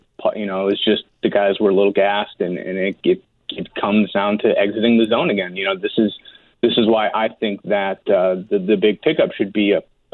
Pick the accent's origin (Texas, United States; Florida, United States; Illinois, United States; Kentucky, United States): Illinois, United States; Chicago; I'm from Chicago.